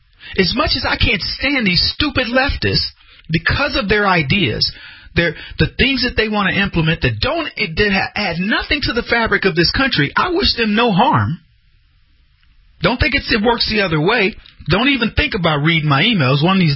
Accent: United States; Because I'm American, and my team, the Americans, are playing against those Brits

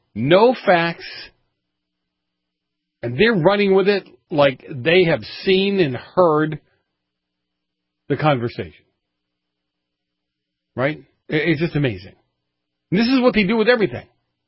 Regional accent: Massachusetts, United States; WSAR 1480 AM out of Fall River, Massachusetts, my home state.

